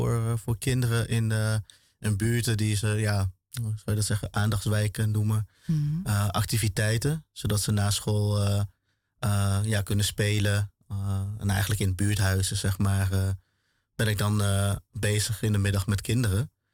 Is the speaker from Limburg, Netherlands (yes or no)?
no; Ede, Gelderland, Netherlands; Zijn allebei hier in Nederland geboren. En ja, ze hebben me opgebracht in Ede.